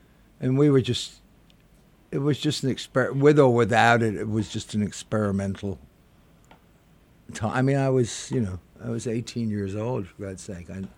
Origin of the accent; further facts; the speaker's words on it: Worcester, West Midlands, United Kingdom; I'm from the heartland of England. I'm from Worcester.